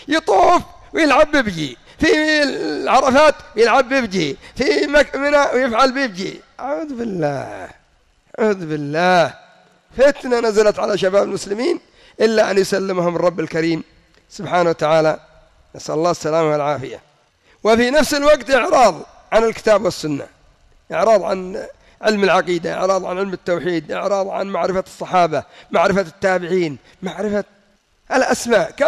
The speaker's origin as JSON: {"language": "Arabic", "country": "Yemen", "said": "رأيتم عندنا في اليمن آخر مرة فاز المنتخب"}